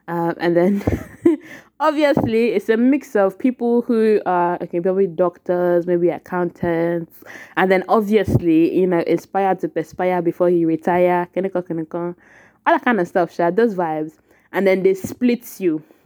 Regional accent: Lagos, Nigeria; I'm from Lagos.

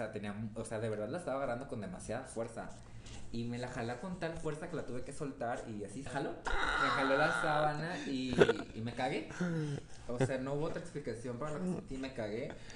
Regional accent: Villahermosa, Tabasco, Mexico; No, pues yo, soy de Tabasco. Soy originaria de Villahermosa, Tabasco. Tierra caliente, chica.

